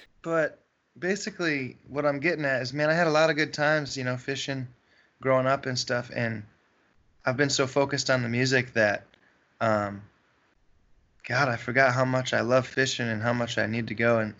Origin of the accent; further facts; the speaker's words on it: Michigan, United States; now in Nashville, United States; And I've never seen that growing up in Michigan, just fishing for largemouth bass like I did.